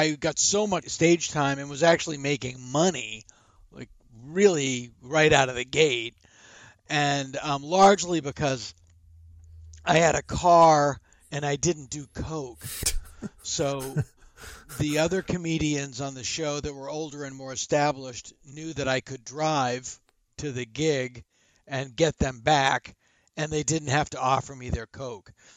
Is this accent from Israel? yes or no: no; Boston, Massachusetts, United States; also born or lived in San Francisco; And prior to that, I lived in San Francisco for a couple of years, but I'm from Boston originally.